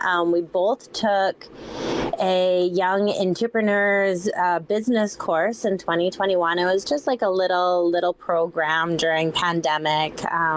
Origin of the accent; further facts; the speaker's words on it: British Columbia, Canada; now in Vancouver, Canada; I was raised on Vancouver Island, and I'm currently living in South Vancouver.